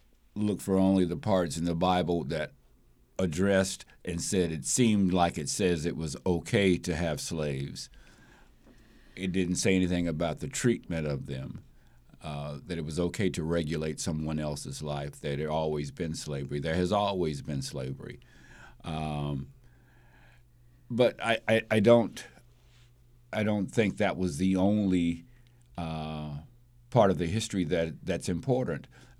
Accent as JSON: {"language": "English", "town": "Rocky Mount", "region": "North Carolina", "country": "United States", "tie": "born or raised there", "lives_now": "Wilmington, United States", "said": "Rocky Mount, North Carolina."}